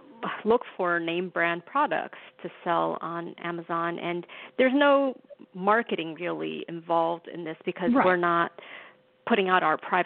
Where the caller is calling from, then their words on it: New York, United States; I'm calling from New York as well, like your first caller.